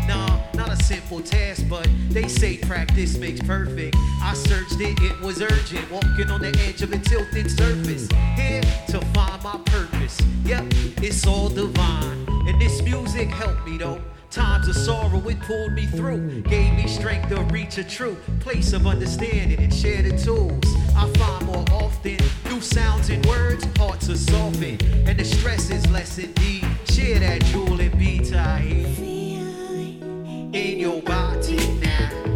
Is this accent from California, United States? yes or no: no; Philadelphia, Pennsylvania, United States; As I said earlier, we're up from Philadelphia. This next song is an ode to Philadelphia's rich history in disco music.